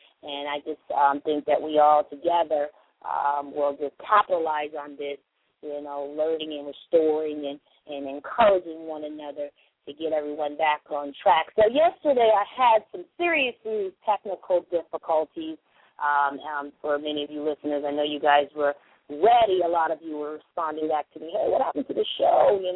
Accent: San Diego, California, United States; I'm in San Diego because, you know, people and the followers, you know, here in my hometown, which is hard as hit, they're like, you know, requested me to come and see how I can contribute and help restore the community that I was, I'm actually from and was raised in.

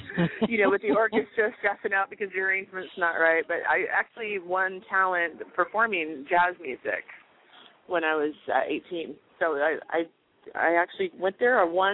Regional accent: Tri-Cities, Washington, United States; I'm actually from Tri-Cities. I'm about 3 hours from there. Originally, that's where I'm from.

